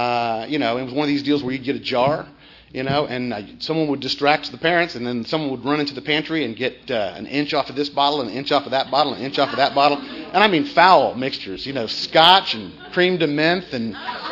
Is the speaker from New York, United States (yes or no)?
no; Tampa, Florida, United States; I grew up in Tampa, Florida